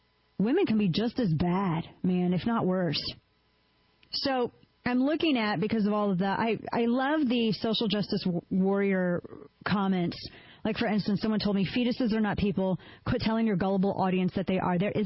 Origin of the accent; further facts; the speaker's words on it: Missouri, United States; I remember in my home state of Missouri, I met this one woman and I thought she was really nice.